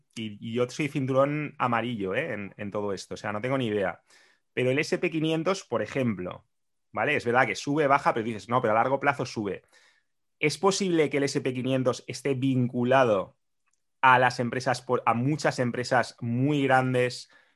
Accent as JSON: {"language": "Spanish", "country": "Spain", "tie": "born or raised there", "said": "cuando yo tenía tu edad, desde que yo tenía uso de razón, en España la vivienda no había hecho más que aumentar"}